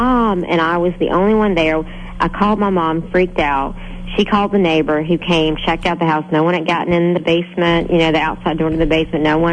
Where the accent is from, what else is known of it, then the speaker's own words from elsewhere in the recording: Virginia, United States; I was motivated because as a child, I was born and raised in Virginia, and I experienced a lot of unexplainable things.